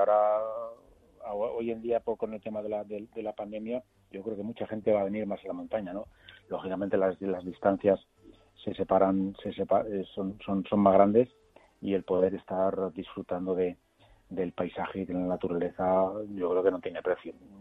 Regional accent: Aragon, Spain; yo creo que como buen aragonés y buena zona de ganado que tenemos

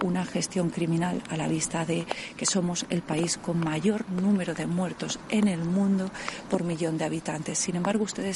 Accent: Spain; yo no ataco a la televisión pública, es una televisión que también me pertenece como española.

